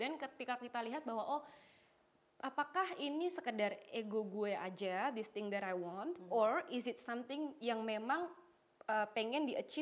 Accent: Yogyakarta, Special Region of Yogyakarta, Indonesia; now in Jakarta, Indonesia; karena aku kan orang Jogja, Mbak Judit. Kita baru pindah Jakarta tuh mungkin 3 bulanan yang lalu lah gitu.

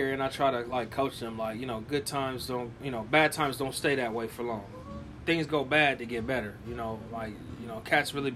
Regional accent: United States; I'm sorry, people. I'm an American. I love my American beer.

